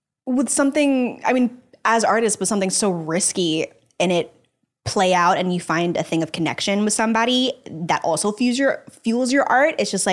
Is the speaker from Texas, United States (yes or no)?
yes; Dallas, Texas, United States; And I grew up in Dallas, Texas, which is a primarily white place to live in the particular city that I lived in.